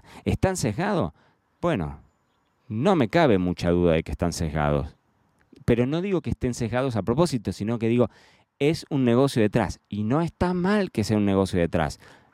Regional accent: Argentina; Yo vengo de Argentina y esto pasa mucho en Argentina

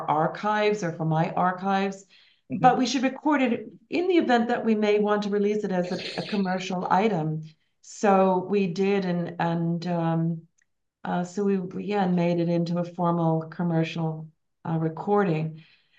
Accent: Winnipeg, Manitoba, Canada; But also in Winnipeg, where I grew up in Manitoba, and when I moved to Winnipeg

